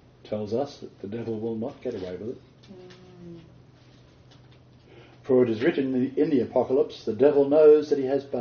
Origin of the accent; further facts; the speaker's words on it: Australia; I get passionate about this as an Australian believer in the Word of God.